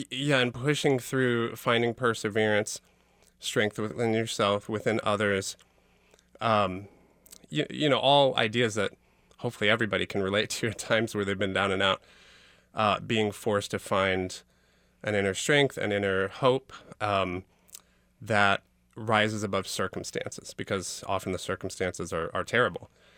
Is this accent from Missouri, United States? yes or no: yes; Florissant, Missouri, United States; I grew up in Florissant, right, 5 blocks from Ferguson, and everybody played basketball